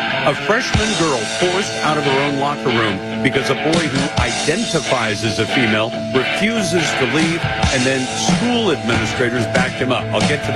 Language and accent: English; United States; And frankly, as an American, I don't want to know about Capitol Hill